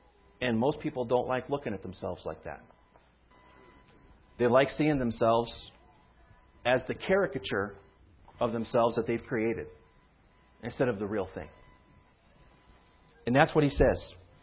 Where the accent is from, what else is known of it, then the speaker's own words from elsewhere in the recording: Florida, United States; now in Ohio, United States; And I always tell them I'm from Florida, and they always say, well, what are you doing in Northeast Ohio?